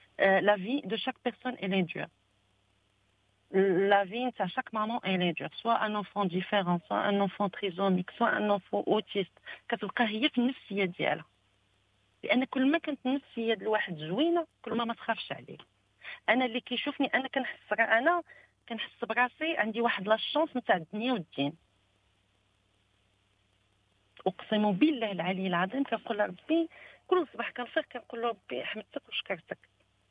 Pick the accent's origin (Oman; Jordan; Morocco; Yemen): Morocco; وبعدا غنقول لكم راه لي كومبيتونس اللي عندنا في المغرب